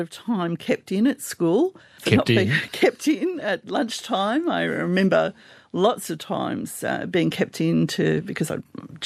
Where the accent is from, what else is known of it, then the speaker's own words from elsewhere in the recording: Wongwabinda, New South Wales, Australia; I grew up on Annawan country, the New England Tablelands, a tiny little community called Wongwabinda, halfway between Gyra and Ebor, not too far away from Armidale. I still think of it in miles, 50 miles from Armidale, and right next door to the Cathedral Rock National Park.